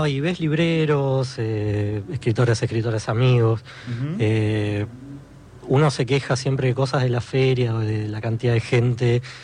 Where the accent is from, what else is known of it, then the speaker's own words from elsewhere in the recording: Bernal, Buenos Aires Province, Argentina; yo soy de Quilmes, de Bernal.